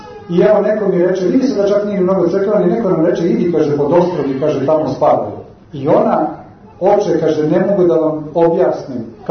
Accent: Belgrade, Serbia; ja sam rođen u Beogradu i mi Beograđani najmanje znamo u stvari dakle smo, mi smo jedna rekla bez korena ovako, ali ja ipak znam da je moj prađe po ocu u stvari iz okoline baš tamo Mrkonjića, tako

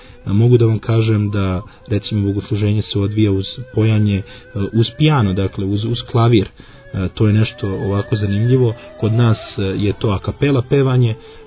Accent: Serbia; born there; rekao sam da sam rođen u Srbiji i da imam 20 godina.

